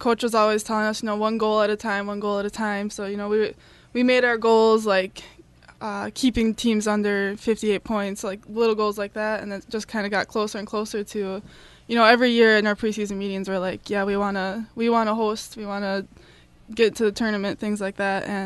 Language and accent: English; Green Bay, Wisconsin, United States; I'm from Green Bay, Wisconsin.